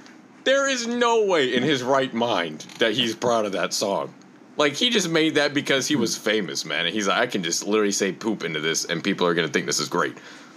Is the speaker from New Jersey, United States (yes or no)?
no; South Carolina, United States; Let's just say that I'm from South Carolina. The end.